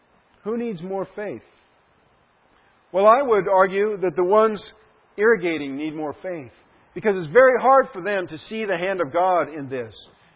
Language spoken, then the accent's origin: English; Idaho, United States; Well, I come from Idaho, and Idaho is an interesting place.